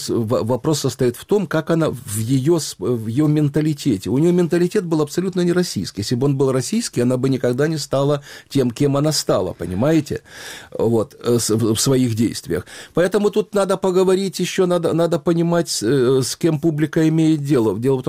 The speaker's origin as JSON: {"language": "Russian", "region": "Kyiv", "country": "Ukraine", "moved": "yes", "said": "Я говорю, да я приехал из Киева, вы, наверное, и не знаете."}